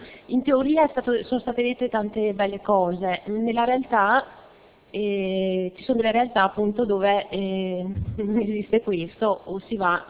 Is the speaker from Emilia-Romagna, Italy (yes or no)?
no; Rovereto, Trentino-Alto Adige, Italy; sono infermiera, sono di Rovereto.